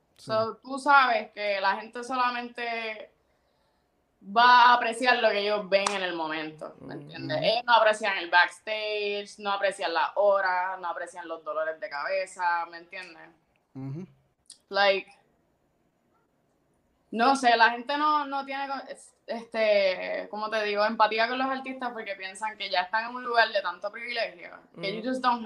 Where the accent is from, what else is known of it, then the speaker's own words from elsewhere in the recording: Canóvanas, Puerto Rico; por lo menos en Canóvana, de donde soy